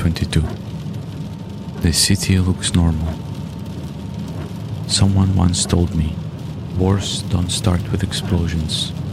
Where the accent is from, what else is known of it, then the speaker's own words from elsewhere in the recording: Kharkiv, Kharkiv Oblast, Ukraine; I grew up in Kharkiv